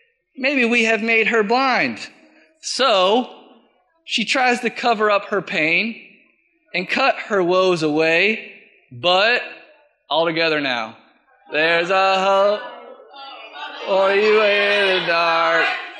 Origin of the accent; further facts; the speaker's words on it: Merritt Island, Florida, United States; I was born and raised here in Merritt Island. I went to Tropical, I went to Jefferson, I went to Merritt Island High